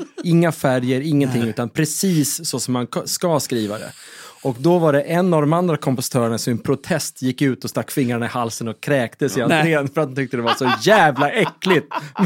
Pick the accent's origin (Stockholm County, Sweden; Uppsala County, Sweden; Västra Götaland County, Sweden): Stockholm County, Sweden; Sigtuna; det skulle vara avantgarde ute i Sigtuna där jag kommer ifrån.